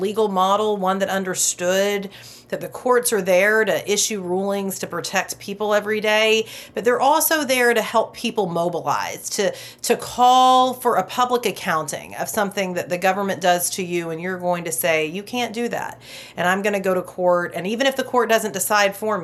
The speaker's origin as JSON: {"language": "English", "town": "Waco", "region": "Texas", "country": "United States", "tie": "born or raised there", "said": "for everyday people like the ones I grew up around in Waco, Texas"}